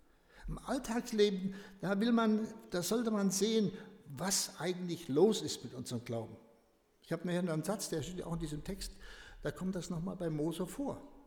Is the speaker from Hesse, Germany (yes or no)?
yes; Reiskirchen, Hesse, Germany; Bei uns in Reiskirchen hat man früher gesagt, das sind die Mucker.